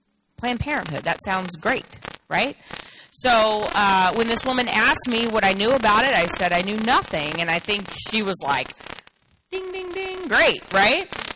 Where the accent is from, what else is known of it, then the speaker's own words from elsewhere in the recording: Louisiana, United States; I grew up in South Louisiana. There wasn't an abortion clinic anywhere around us.